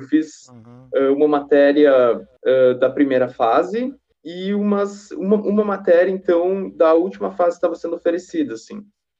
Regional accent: Pinhalzinho, Santa Catarina, Brazil; eu sou natural aqui de Pinhalzinho, que é uma cidadezinha bem pro oeste, assim, de Santa Catarina, e que fica relativamente perto da Argentina, né? Da província de Misiones.

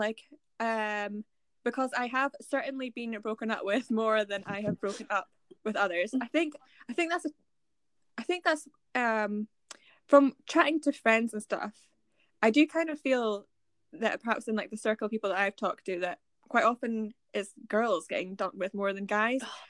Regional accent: Scotland, United Kingdom; We are two Scottish gals in our late 20s to early 30s

